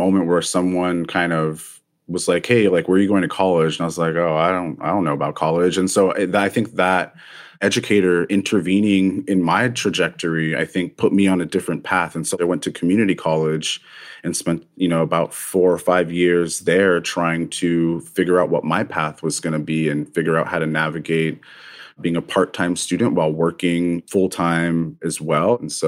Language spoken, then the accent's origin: English; Los Angeles, California, United States; I grew up in Los Angeles and attended public schools there